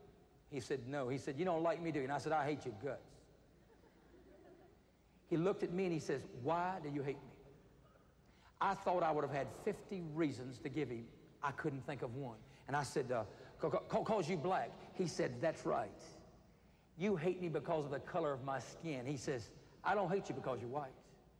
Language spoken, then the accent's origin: English; South Carolina, United States; I was brought up in South Carolina where I learned to hate black people.